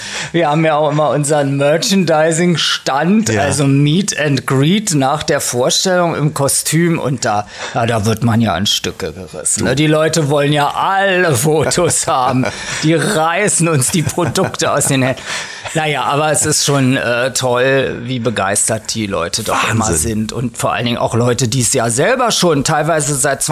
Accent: Berlin, Germany; ich bin in Charlottenburg aufgewachsen. Aha. Und hab's eigentlich nur bis nach Kladow geschafft.

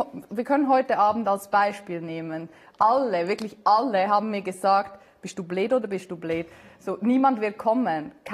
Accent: Switzerland; Ich bin Schweizerin und ja. Wir gehören ja nicht zur EU.

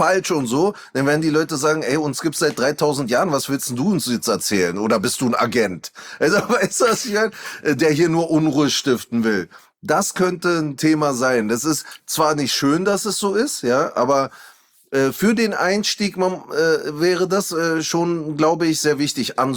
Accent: Netherlands; als Holländer, gebürtig und richtig Niederländer

